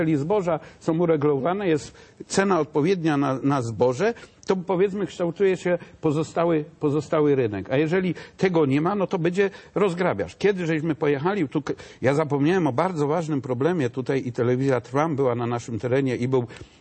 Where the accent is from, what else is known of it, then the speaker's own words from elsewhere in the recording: Greater Poland Voivodeship, Poland; Ja pochodzę z rejonu, gdzie gospodarstwa tutaj akurat są małe, kilkunastohektarowe. Południowa Wielkopolska to jest tam chyba 13 hektarów średnia.